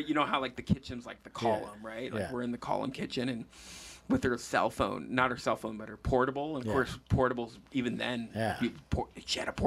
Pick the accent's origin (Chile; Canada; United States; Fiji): Canada; Peterborough, Ontario; and I was from Peterborough, my cousin was from Parry Sound.